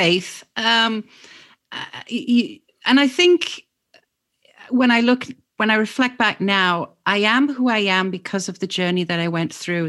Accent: England, United Kingdom; So the thing is, I'm actually from England.

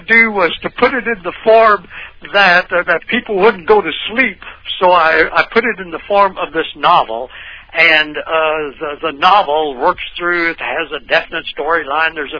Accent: Missouri, United States; I grew up in Ozarks of southwestern Missouri, was much more evangelical.

